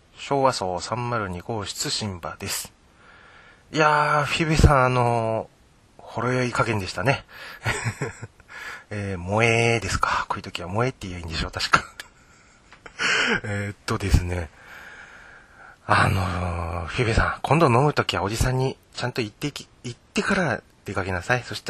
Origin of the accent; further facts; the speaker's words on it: Akita, Japan; 私秋田なんですけど、岩手に住んでるとか住んでないとか、そういうお話もなきにしもあらず